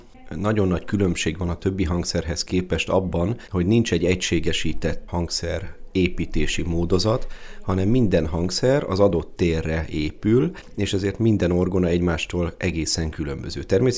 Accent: Miskolc, Borsod-Abaúj-Zemplén, Hungary; Lenyűgözve álltam és hallgattam a templomi orgonát otthon Miskolcon, abban a templomban, ahova jártam

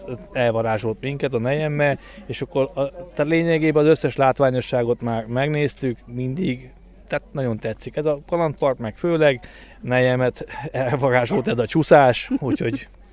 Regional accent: Ács, Komárom-Esztergom, Hungary; mi meg ketten Ácsról vagyunk

